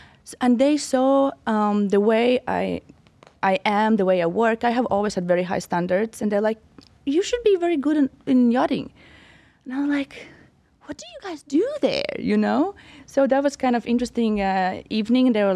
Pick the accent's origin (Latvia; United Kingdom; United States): Latvia; moved away; Well, I was born in Latvia, but I have not lived there for like 13 years, I guess. Mm-hmm. But I guess that's my background. That's where I grew up. And I was born in the year of Latvia separating from communism.